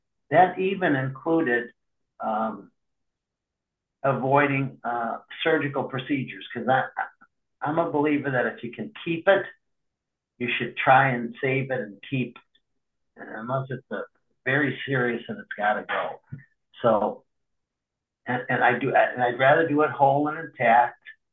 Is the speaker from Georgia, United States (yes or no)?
no; Youngstown, Ohio, United States; there was a meeting right in my hometown in Youngstown at 10 a.m.